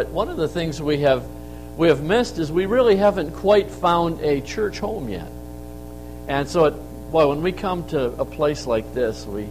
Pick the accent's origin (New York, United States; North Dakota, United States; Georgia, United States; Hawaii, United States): New York, United States; moved away as an adult; now in Pigeon, United States; But yes, I grew up in Western New York and helped pastor a church there for quite a few years, was in construction there. And then in 1990, we moved to Pigeon, Michigan